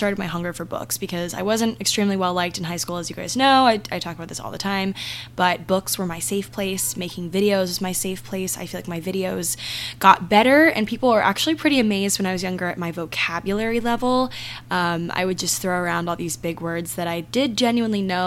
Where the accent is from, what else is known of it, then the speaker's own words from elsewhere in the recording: Maryland, United States; my town, my hometown in Maryland, was a huge suicide town.